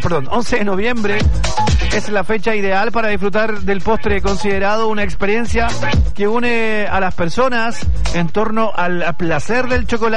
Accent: Chile; now in Nueva Braunau, Chile; No, soy chileno, soy súper chileno. Cuando yo llegué acá al sur, yo me fui a vivir a la localidad, todavía vivo ahí, a la localidad de Nueva Braunau.

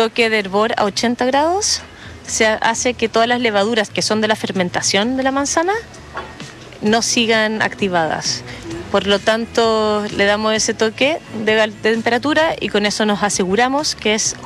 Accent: Valdivia, Los Ríos, Chile; Somos de Valdivia

